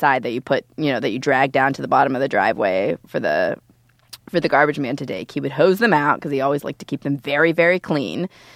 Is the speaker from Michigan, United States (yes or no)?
no; Youngstown, Ohio, United States; I was just home in Youngstown. I come from Youngstown, Ohio.